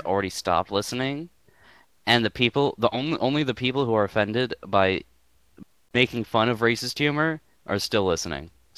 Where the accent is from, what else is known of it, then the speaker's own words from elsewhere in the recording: the South, United States; And I'm from the South